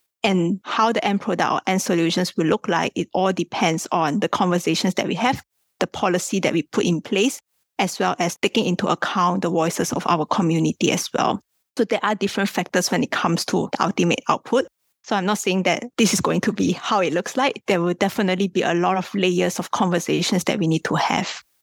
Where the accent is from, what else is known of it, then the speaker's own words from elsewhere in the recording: Kuala Lumpur, Malaysia; So I came from Malaysia. In KL, Kuala Lumpur, entrepreneurship is a big thing.